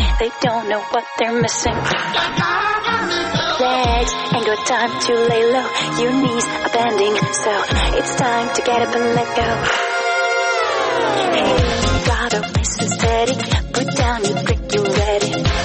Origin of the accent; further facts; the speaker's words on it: North, Iran; خودم شمالیم،